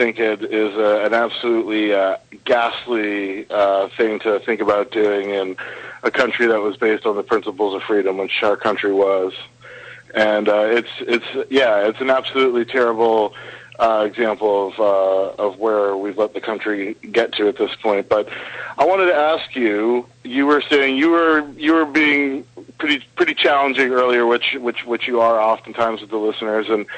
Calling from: Portland, Maine, United States; I'm calling from Portland, Maine.

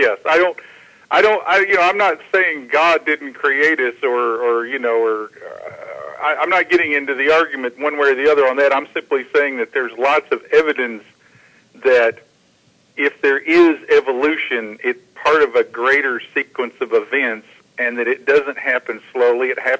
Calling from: North Carolina, United States; Hey, Kevin. … in North Carolina.

